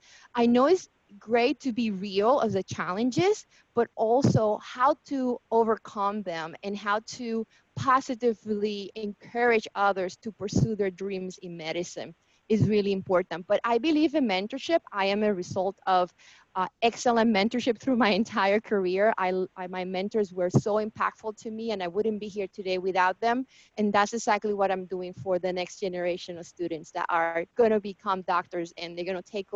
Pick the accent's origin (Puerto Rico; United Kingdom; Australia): Puerto Rico; moved away as an adult; So when I came from Puerto Rico and started at Wellesley